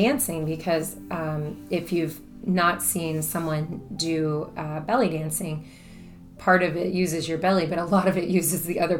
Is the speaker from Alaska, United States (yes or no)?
no; Brooksville, Florida, United States; I grew up in Brooksville, which is a small town in Central Florida. And I grew up on 20 acres of land.